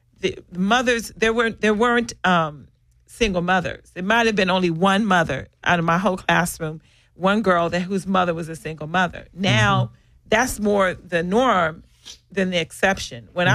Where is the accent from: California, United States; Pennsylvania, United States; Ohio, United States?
California, United States; Los Angeles; I mean, I grew up in South Central. I never saw a prostitute until like the last couple years.